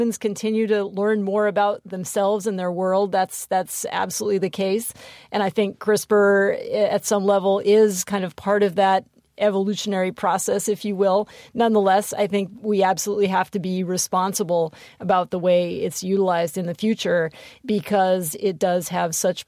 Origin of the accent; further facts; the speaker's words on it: Hawaii, United States; I still think of myself as that young girl growing up on the Big Island of Hawaii, out in the middle of nowhere.